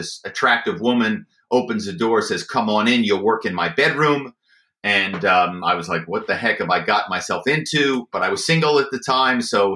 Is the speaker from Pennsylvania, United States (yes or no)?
yes; Philadelphia, Pennsylvania, United States; my hometown is Philadelphia … And … is very well known in the automobile business.